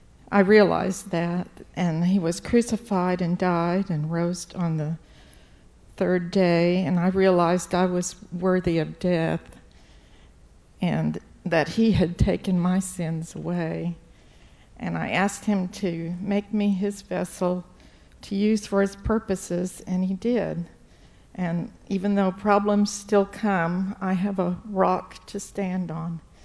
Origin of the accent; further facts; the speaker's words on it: Oklahoma, United States; born there; I was born in Oklahoma and into a family where I'm kind of nervous.